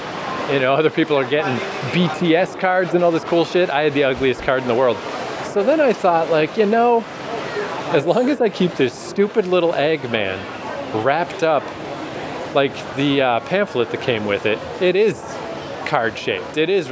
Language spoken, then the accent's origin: English; Canada; I think I'm gonna have to give up my claim for the time being of Canadian politeness.